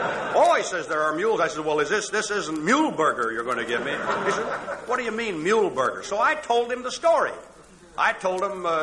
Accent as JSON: {"language": "English", "town": "Toledo", "region": "Ohio", "country": "United States", "tie": "born or raised there", "said": "there were three girls, one from my hometown, by the way, Toledo, in there."}